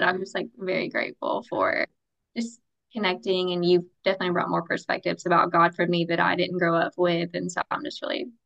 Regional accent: the South, United States; So I grew up in the South.

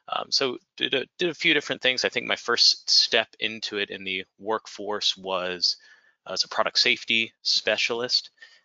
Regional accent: District of Columbia, United States; I use the pronouns he, him, and I was raised outside of Washington, D.C.

